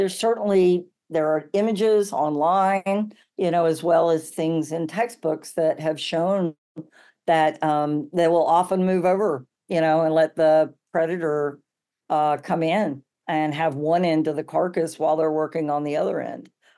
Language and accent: English; North Carolina, United States; Yeah, growing up in North Carolina, and no offense, I love my home state